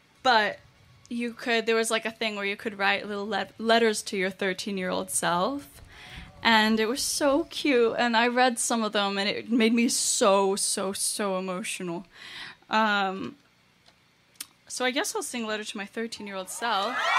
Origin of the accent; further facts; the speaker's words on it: Iceland; also born or lived in United States; growing up in Iceland was just, you know, it was fun, but I was like, you know, I had grown up partially in America and I was half Chinese